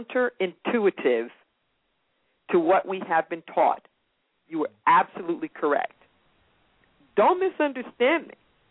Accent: Los Angeles, California, United States; And I just mentioned that I came from Los Angeles.

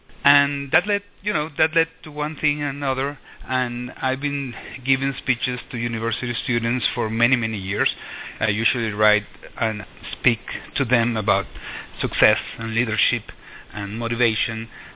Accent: Venezuela; also born or lived in United States; Well, I'm from Venezuela, and except for a short period of time when I studied in the U.S., I've always lived here. And it's been very interesting because, you know, being in Latin America

